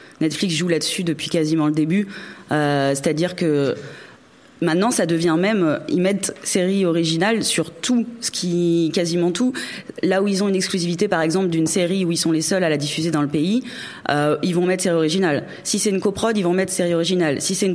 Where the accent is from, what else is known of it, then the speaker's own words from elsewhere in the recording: France; En tant que Français, moi, j'avais jamais vu...